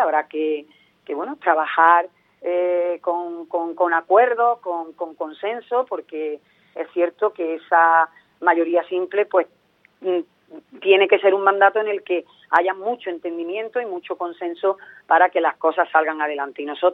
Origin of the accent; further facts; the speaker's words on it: Archidona, Andalusia, Spain; mi pueblo, el pueblo de Archidona, pues me ha colocado desde el primer día